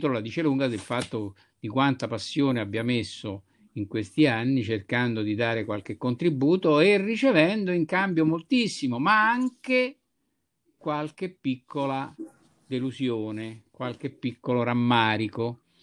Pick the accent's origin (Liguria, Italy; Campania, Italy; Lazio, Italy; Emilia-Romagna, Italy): Lazio, Italy; Rome; now in Viterbo, Italy; mi sono sentito da romano quale sono da tantissimo tempo, io sono romano da tantissime generazioni, mi sono sentito anche abbastanza a mio agio venendo a vivere in questa città